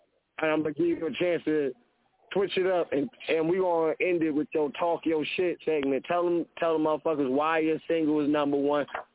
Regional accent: New Jersey, United States; also born or lived in California; now in Charlotte, United States; I relocated it to Charlotte. That's where I'm based out of now. I'm from Jersey.

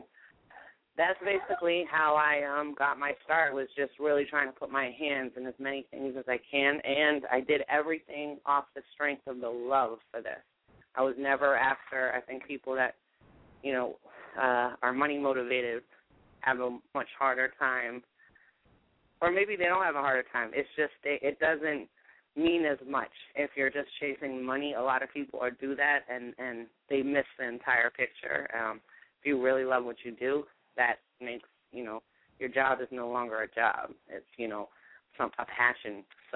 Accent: Boston, Massachusetts, United States; now in New York City, United States; right now I am calling you live from the Bronx, New York City. I'm originally from Boston. I came here like about 8 years ago

